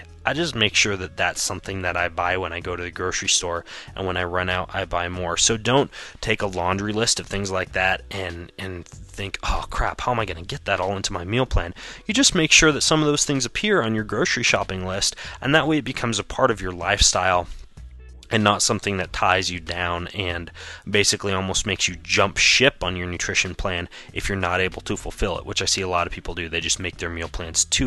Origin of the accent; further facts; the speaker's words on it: Spokane, Washington, United States; around my hometown of Spokane, Washington